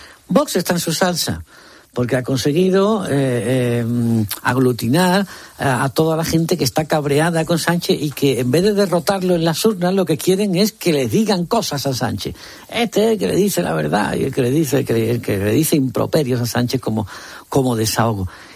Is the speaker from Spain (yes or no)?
yes; Spain; la víctima real somos los españoles ya. que no queremos trincheras.